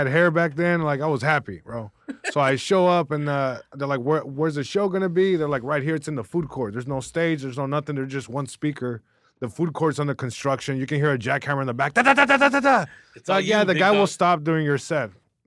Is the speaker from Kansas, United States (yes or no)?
no; Long Beach, California, United States; Yeah, I was born here. I was born here, born and raised in Long Beach.